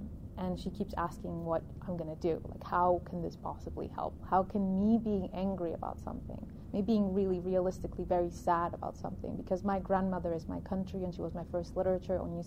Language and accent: English; Colombia; English is a second language; I'm Colombian, born and raised. This is not my first language. This is not my country.